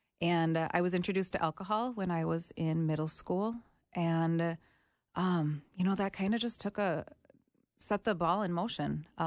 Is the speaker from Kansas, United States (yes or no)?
no; Minneapolis, Minnesota, United States; I am 37 years old. I grew up in the Twin Cities.